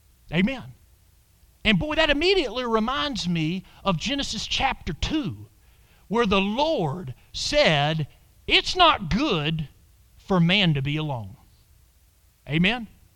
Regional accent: Athens, Georgia, United States; I remember being born and raised in Athens, Georgia.

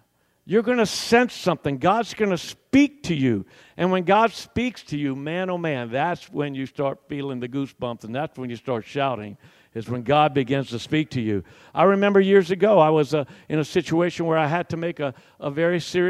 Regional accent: Jacksonville, Florida, United States; And I went, I'm from Jacksonville, Florida.

